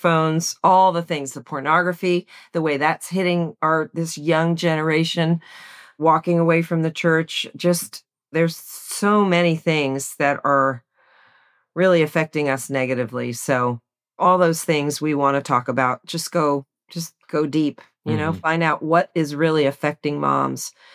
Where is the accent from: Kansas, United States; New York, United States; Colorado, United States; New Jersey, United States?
New Jersey, United States; now in Tennessee, United States; And I'm from New Jersey. If you'd asked me 20 years ago, will you ever live in Tennessee? I said, no, it's the South. I'm a Northeasterner.